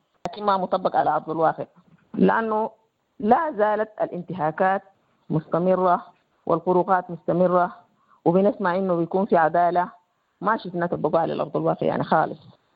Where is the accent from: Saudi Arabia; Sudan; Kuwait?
Sudan; El Fasher, North Darfur; now in Chad; من مدينة الفاشر. أنا نزحت من السودان لدولة تشاد، أي لجأت من عام 2014.